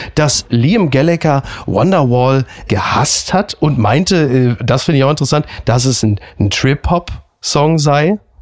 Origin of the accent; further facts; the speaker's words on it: North Rhine-Westphalia, Germany; ich bin ja ein Kind des Ruhrgebietes.